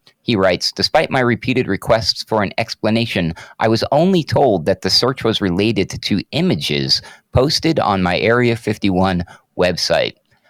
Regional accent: New Mexico, United States; This was between Corona and Roswell in my home state here of New Mexico.

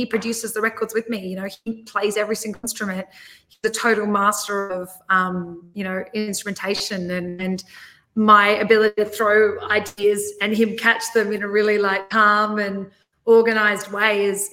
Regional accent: Australia; you do as an Australian, you know, if you grew up a little bit out of the city

